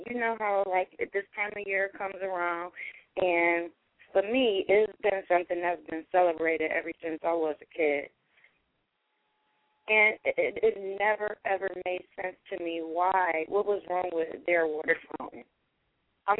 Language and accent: English; United States; that convenience is just a part of being American. And we have conveniences at everywhere.